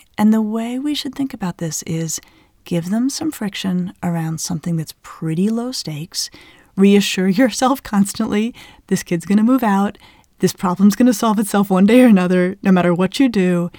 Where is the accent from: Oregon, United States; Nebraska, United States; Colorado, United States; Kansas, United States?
Colorado, United States; my mother's an extraordinary cook, and I grew up in Colorado in the Southwest.